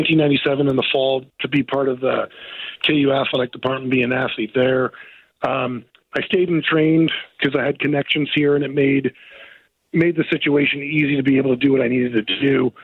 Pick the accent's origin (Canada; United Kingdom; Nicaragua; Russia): Canada; now in United States; Being that I was born and raised in Canada and now become an American, and now I live here